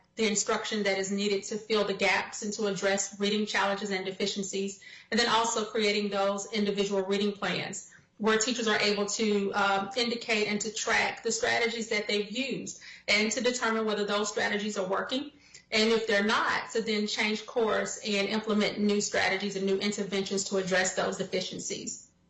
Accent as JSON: {"language": "English", "region": "Mississippi", "country": "United States", "tie": "born or raised there", "said": "So my home state of Mississippi"}